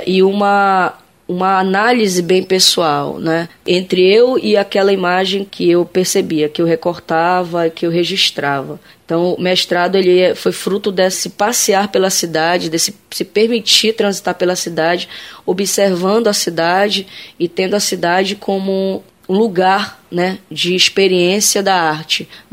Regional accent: Castanhal, Pará, Brazil; also born or lived in Bragança; Eu sou natural de Bragança, na verdade, mas me criei em Castanhal, eu e minha família.

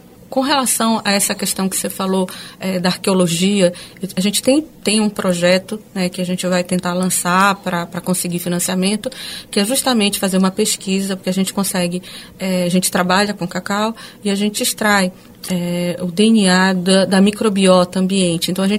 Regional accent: Amazon, Brazil; Isso parece que a gente já nasce aqui, quem nasce na Amazônia, né? Eu sou amazônida, assim

